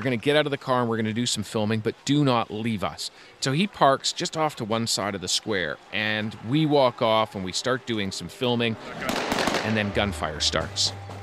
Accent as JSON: {"language": "English", "country": "Canada", "said": "I say, we're from Canada."}